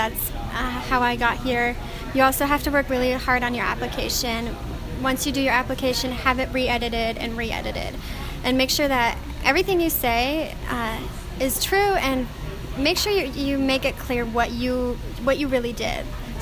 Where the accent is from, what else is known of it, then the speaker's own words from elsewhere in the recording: Rigby, Idaho, United States; I am a freshman from Rigby, Idaho